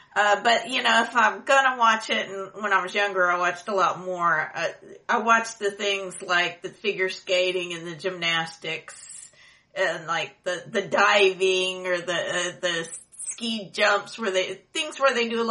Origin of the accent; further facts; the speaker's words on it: Beaumont, Texas, United States; It's bad here, don't get me wrong, but I'm from Beaumont.